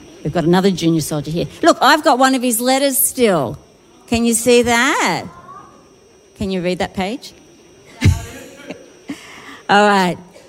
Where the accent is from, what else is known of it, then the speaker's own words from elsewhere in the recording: Sydney, New South Wales, Australia; So I'm from Sydney, here in New South Wales